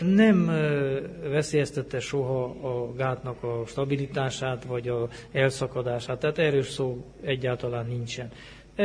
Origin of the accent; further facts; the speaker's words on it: Mureș County, Romania; also born or lived in Erdőszentgyörgy; Nem itt születtem, én nyáradmenti vagyok. A szüleim munkahelye által kerültem ide